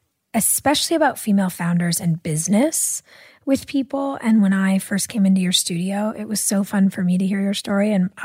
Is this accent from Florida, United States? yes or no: no; Los Angeles, California, United States; I'm an L.A. baby, too.